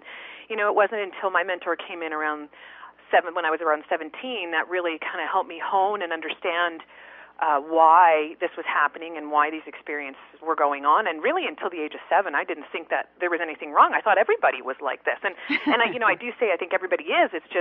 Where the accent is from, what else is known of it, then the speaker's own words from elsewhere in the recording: Ottawa, Ontario, Canada; growing up in Ottawa, Ontario